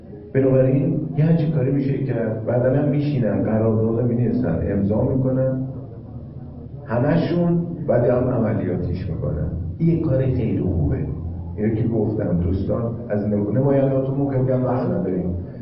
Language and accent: Persian; Iran; وقتی میپرسه Where are you from؟ آقا شما بچه کجایی؟ میگم ایران